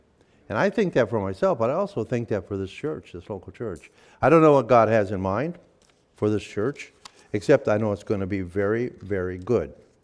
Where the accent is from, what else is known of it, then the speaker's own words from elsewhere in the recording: Michigan, United States; born there; now in New York, United States; I'm not a New Yorker. By birth, I'm from the Midwest, Michigan.